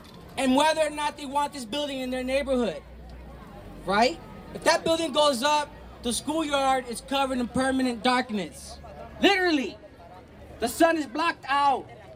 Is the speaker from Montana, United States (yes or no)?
no; San Francisco, California, United States; I was born in San Francisco. Lived above La Cumbre, right here in Valencia. I grew up in this neighborhood.